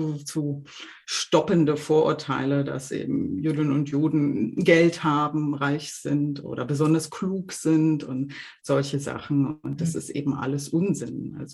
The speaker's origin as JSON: {"language": "German", "region": "Berlin", "country": "Germany", "said": "Ich bin halt eine Berliner Göre, wie viele andere"}